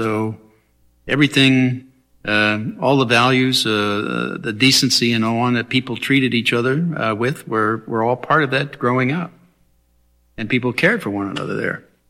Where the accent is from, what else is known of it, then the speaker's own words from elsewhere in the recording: Pennsylvania, United States; I grew up in a small town in central western Pennsylvania, up in the hills, up in the Appalachia Hills. So I'm a genuine hillbilly, so to speak.